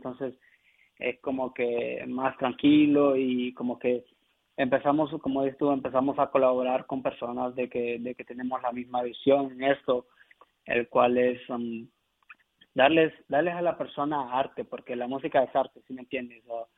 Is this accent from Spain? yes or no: no; Honduras; puedo ser ese cambio que las personas no ven en mi país. Como que tú dices Honduras y dices, en Honduras nada más existe delincuencia